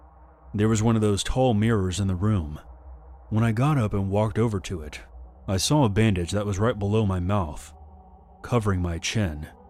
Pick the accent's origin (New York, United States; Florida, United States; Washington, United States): Florida, United States; I grew up in Central Florida as a child of divorce.